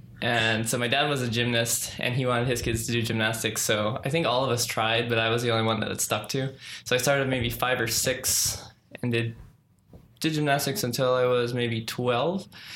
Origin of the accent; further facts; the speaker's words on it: Maryland, United States; also born or lived in Washington, D.C.; In Washington, D.C. Or born in Washington, D.C. Grew up in Maryland.